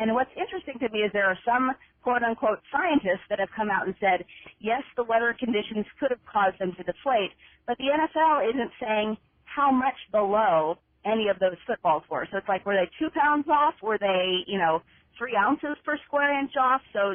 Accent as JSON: {"language": "English", "region": "the South", "country": "United States", "tie": "born or raised there", "said": "And I grew up in that region of the country, and I absolutely knew people whose grandparents or parents grabbed a switch"}